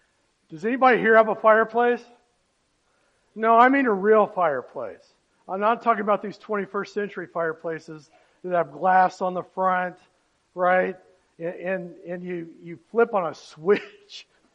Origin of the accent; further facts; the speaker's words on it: Oklahoma, United States; when I was raised back in Oklahoma, because I was raised in a Baptist church